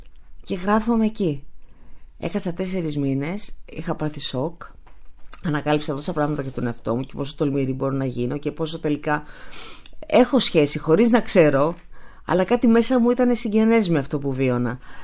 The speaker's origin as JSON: {"language": "Greek", "town": "Athens", "region": "Attica", "country": "Greece", "tie": "born there", "said": "Γεννήθηκα στην Αθήνα. Ο πατέρας μου από τη μεριά ήταν πρόσφυγης από τη Μικρά Ασία, από τη Σμύρνη, από τα Βουρλά. Η μητέρα μου από την Πελοπόννησο, έχει ρίζες από Μάνη"}